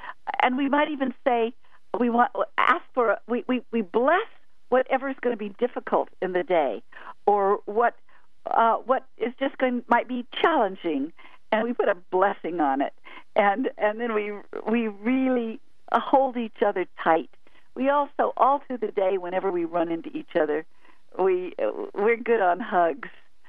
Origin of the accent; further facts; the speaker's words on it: Ashland, Oregon, United States; we're from Ashland, Oregon